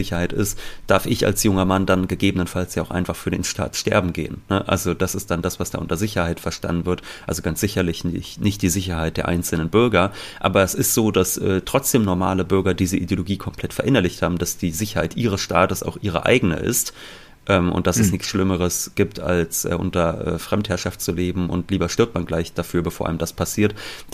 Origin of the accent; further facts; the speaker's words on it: Germany; was habe ich davon als Deutscher? Ich habe davon, dass ich von Deutschen statt von Chinesen regiert werde